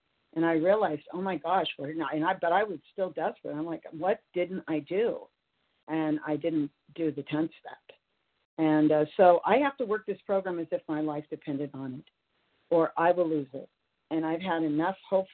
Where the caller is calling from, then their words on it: California, United States; I'm calling from Northern California.